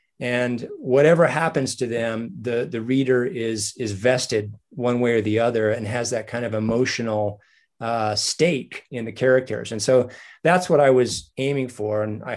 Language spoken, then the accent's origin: English; Wyoming, United States; when I was a teenager growing up in Wyoming, and both in high school and in college, I worked at the Fort Laramie National Historic Site for the National Park Service.